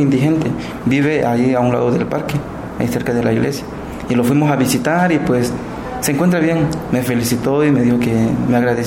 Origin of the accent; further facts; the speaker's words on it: Cochoapa, Guerrero, Mexico; Soy originario de Cochuapa o Metepec, Guerrero